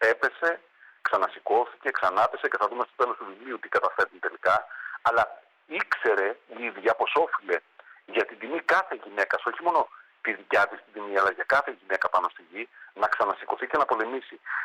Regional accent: Trikala, Thessaly, Greece; μεγάλωσα στα Τρίκαλα. Γαλουχήθηκε μέσα στην πόλη που το ρεμπέτικο αναβλύζει από παντού, υπάρχει παντού γύρω.

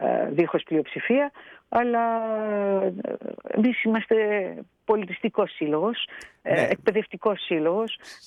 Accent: Thessaloniki, Central Macedonia, Greece; Εγώ είμαι Θεσσαλονικιά, βλέπετε ότι υπάρχει μια μικρή διαφορά τουλάχιστον εκεί.

